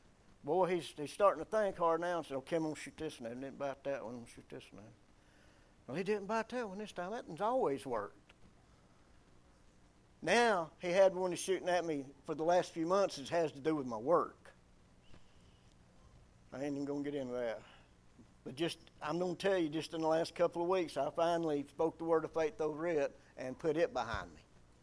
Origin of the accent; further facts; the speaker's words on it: Georgia, United States; coming from the same geographical area, at least where I was raised in Georgia, people who I was raised around hated two-faced people.